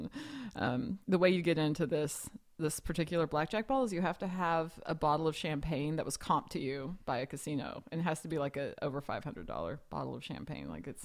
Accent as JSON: {"language": "English", "region": "Arkansas", "country": "United States", "tie": "born or raised there", "said": "Number one is I got married in Texas. I grew up in Arkansas, but went to college in Texas. And I'm kind of Southern like that."}